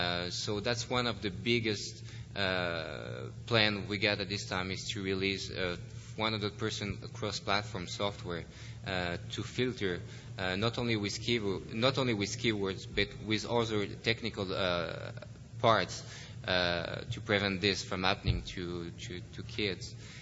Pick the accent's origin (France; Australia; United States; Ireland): France; English is a second language; Hi, everyone. As she told you, I'm coming from France.